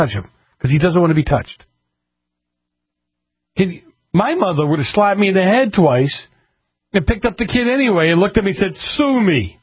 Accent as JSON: {"language": "English", "region": "East Coast", "country": "United States", "tie": "born or raised there", "said": "I grew up on the East Coast, and the minute the streetlights came on, you were supposed to be in the house."}